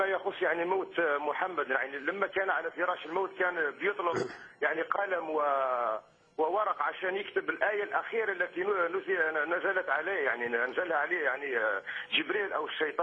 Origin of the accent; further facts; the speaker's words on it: Algeria; أنا أمازيغي يعني من الجزائر.